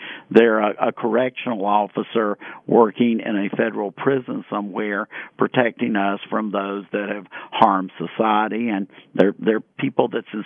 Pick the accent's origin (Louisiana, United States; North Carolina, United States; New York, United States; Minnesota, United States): North Carolina, United States; from my home state of North Carolina